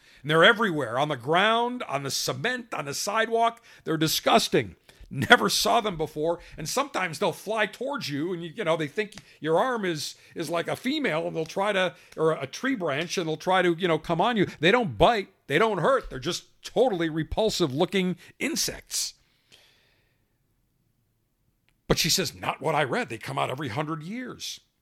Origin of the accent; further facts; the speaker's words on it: Buffalo, New York, United States; Growing up in Buffalo, attending college at Syracuse University, never saw a cicada up there.